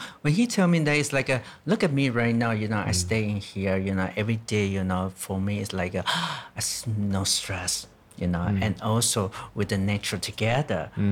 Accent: Beipu, Hsinchu County, Taiwan; Yeah, my hometown. Yeah, you see the tea plantation and landscape.

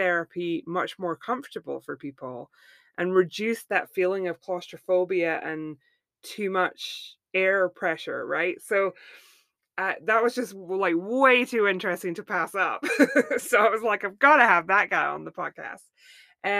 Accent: Scotland, United Kingdom; but I'm originally from Scotland, so my geography is just rubbish.

